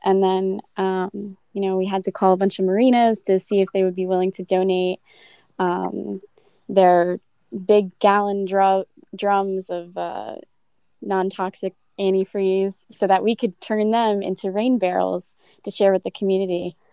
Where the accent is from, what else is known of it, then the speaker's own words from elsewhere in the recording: Stafford, United States; so my hometown, Stafford, which was very fun and exciting to even meet my mayor